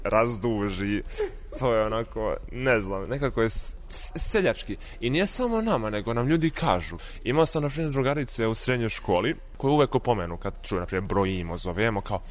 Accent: Čačak, Šumadija and Western Serbia, Serbia; ja sam iz Čačka, kao, čuje se.

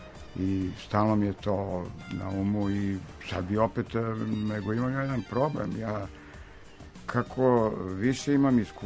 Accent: Belgrade, Serbia; ja sam iz Evrope, pošto znam da Amerikanci mnogi ne znaju za neke države, kažem, ne znam, ste čuli, ja sam iz Beograda, iz Jugoslavije

